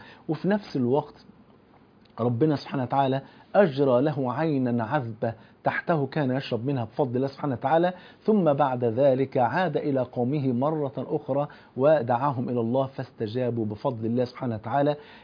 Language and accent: Arabic; Egypt; موجود في المتحف المصري في ميدان التحرير عندنا في مصر